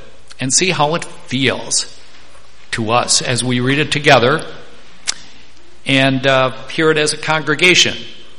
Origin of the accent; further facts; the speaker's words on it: Wisconsin, United States; My mother said to me after one Easter sermon that my hometown Wisconsin church would have fired me that afternoon for the words I said.